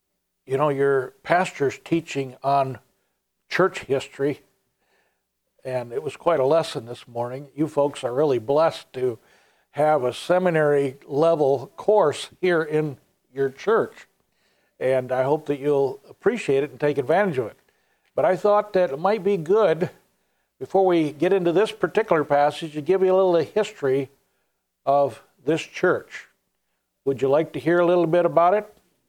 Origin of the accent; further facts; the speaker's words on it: Flint, Michigan, United States; I grew up in Flint, Michigan. Mom and Dad were Christians.